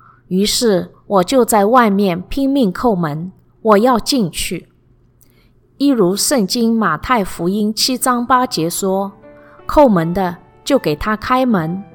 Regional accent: Shanghai, China; 从小在上海长大，先在祖父母身边，后在父母身边。

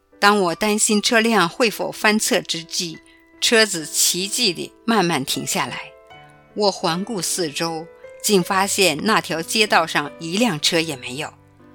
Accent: Hong Kong; 作为土生土长的香港人，我更盼望能为粤语歌曲出一份力

